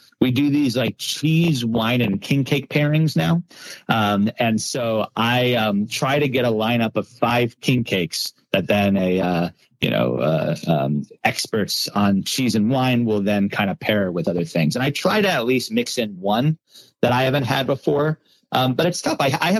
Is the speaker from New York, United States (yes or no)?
yes; Long Island, New York, United States; I'm from Long Island originally. And so while I'm Jewish, my family, I think we thought we were Italian.